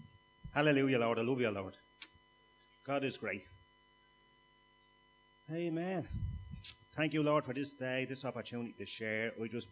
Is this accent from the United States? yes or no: no; Finglas, Leinster, Ireland; And I grew up in Finglas, and you got involved. You got marked in your neighbourhood